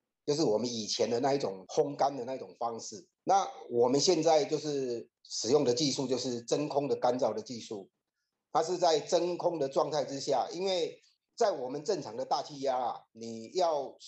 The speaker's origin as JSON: {"language": "Chinese", "country": "Taiwan", "said": "值得我们台湾人就是把我们这些技术带过来协助他们"}